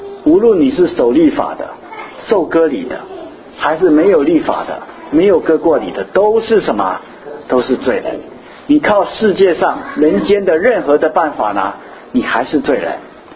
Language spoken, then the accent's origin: Chinese; China; 比如说我们中国人来的时候，哎，引用我们古人中国人所说的话